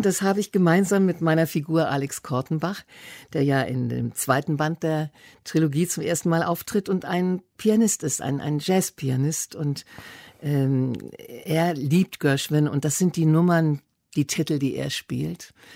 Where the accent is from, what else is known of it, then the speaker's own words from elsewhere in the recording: Cologne, North Rhine-Westphalia, Germany; also born or lived in Düsseldorf; Ich war 4 Jahre alt, als wir nach Köln zogen, und das war mein großes Glück